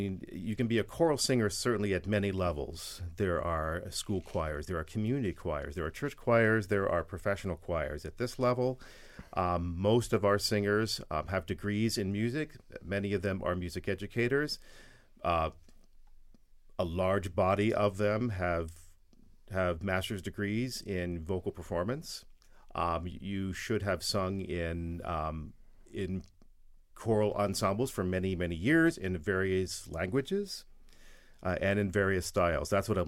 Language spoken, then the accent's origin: English; Steubenville, Ohio, United States; I grew up in a steel town, Steubenville, Ohio. We in the 1970s, there was still a very strong choral tradition in Steubenville.